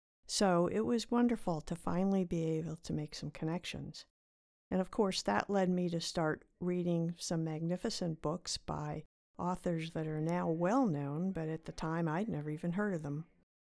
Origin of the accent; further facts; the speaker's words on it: Northeast, United States; I grew up in the Northeast, in a wonderful church that had fabulous programs available.